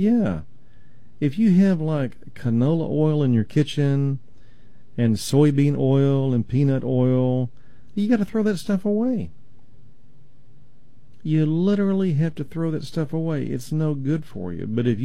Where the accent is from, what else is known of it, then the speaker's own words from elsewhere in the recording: Texas, United States; Well, if I'm pronouncing it wrong, that's just because I'm from East Texas.